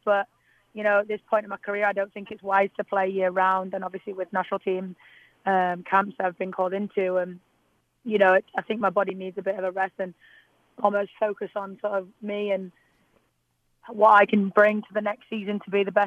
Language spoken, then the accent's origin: English; England, United Kingdom; growing up in England, it was only ever football.